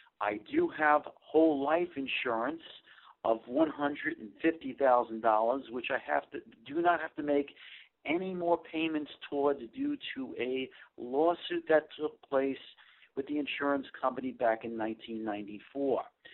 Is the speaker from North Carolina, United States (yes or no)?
no; New York, United States; I'm from New York.